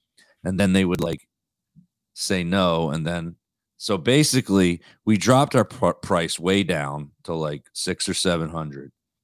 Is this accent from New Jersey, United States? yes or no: yes; New Jersey, United States; I think it's from growing up in Jersey.